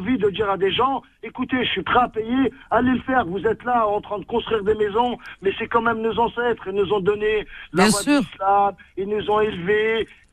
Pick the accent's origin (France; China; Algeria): Algeria; Barbacha, Béjaïa Province; Je suis de Barbacha exactement.